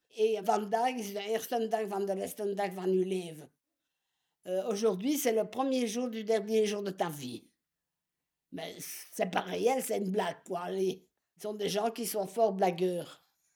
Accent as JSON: {"language": "French", "town": "Waterloo", "region": "Wallonia", "country": "Belgium", "said": "Moi, j'habitais Saint-Gilles. Oui, je suis de Waterloo."}